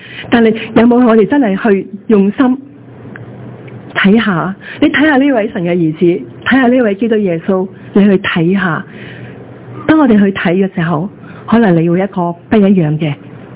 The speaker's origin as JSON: {"language": "Cantonese", "region": "Guangdong", "country": "China", "said": "好似我哋广东人有句说话，臭罂出臭草"}